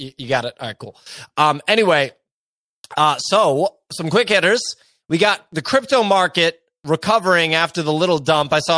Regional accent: Massachusetts, United States; I feel like my whole childhood, I grew up in Massachusetts, my whole childhood, she was around.

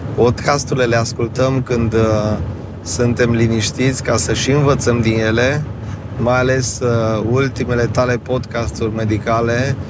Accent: Alba Iulia, Alba County, Romania; Aici m-am născut, în Alba Iulia. Tata este din Zalău, din Sălaj, din Horatul Craznei. Mama de lângă Alba Iulia, din Bucerdea Vinoasă.

